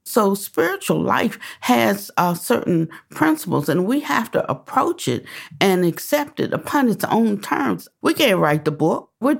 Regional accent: Washington, District of Columbia, United States; born there; So when I came along and I was born in Washington, D.C., by that time, someone had come along, happened to be my father

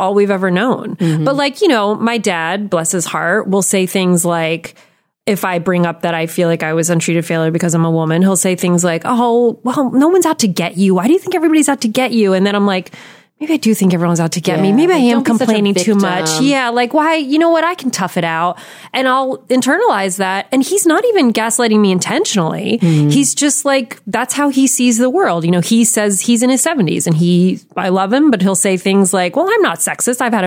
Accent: Allamuchy, New Jersey, United States; Which was where I spent most of my childhood. Where? In New Jersey, a really small town called Alamuchi.

